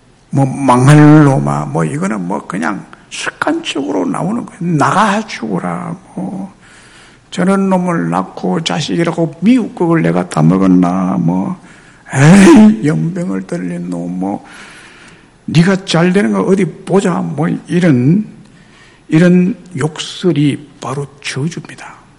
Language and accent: Korean; Goseong, South Gyeongsang, South Korea; 그런 분들이 80% 이상이 집단으로 사는 그런 시족사회, 깡촌, 경남 고성군 그리면 은을리 1168번지 거기에 살았는데